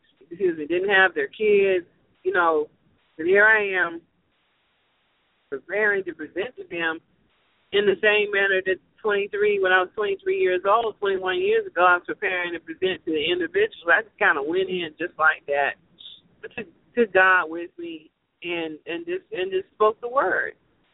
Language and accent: English; North Carolina, United States; I am originally from LaMance County, and here I am in Mecklenburg County, which is a more progressive, an urban area, not a rural, and I don't want to go home.